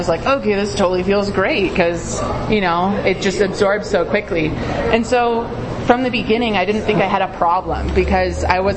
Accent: Tucson, Arizona, United States; now in Flagstaff, United States; alcoholic. I'm originally from Tucson, Arizona. I spent 18 and a half years there before I moved up to Flagstaff to go to school 5 years ago.

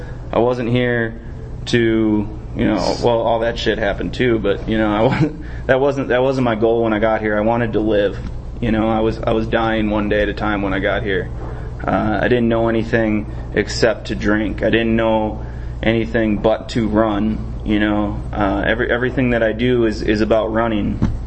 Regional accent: Prescott, Arizona, United States; I'm an alcoholic from Prescott.

